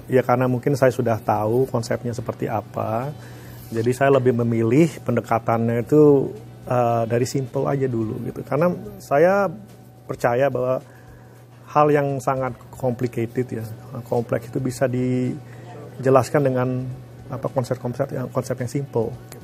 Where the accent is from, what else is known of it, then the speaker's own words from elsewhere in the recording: Indonesia; now in United States; Saya dari Indonesia.